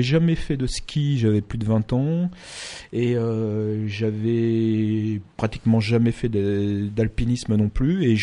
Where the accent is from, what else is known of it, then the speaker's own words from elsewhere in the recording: Nouvelle-Aquitaine, France; moved away as an adult; je suis né en Charente-Maritime, j'ai vécu en Charente jusque vers 18 ans.